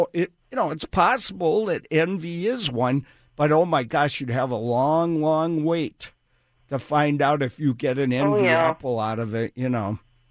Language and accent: English; Wisconsin, United States; You know, I grew up in Wisconsin, and they'd get too big, and my mom would say, "You can't keep that in the house anymore," you know.